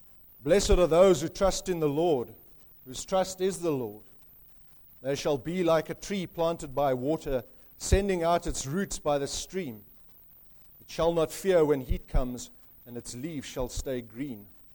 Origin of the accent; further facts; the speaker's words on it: South Africa; When I was a youngster growing up in South Africa, we didn't have television.